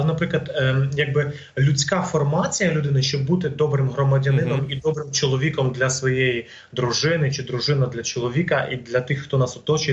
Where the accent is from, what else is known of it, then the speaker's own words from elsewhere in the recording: Zhytomyr, Zhytomyr Oblast, Ukraine; now in Lviv, Ukraine; я сам з Житомира родом походжу, а в останні роки був в Африці, був в Америці, в Італії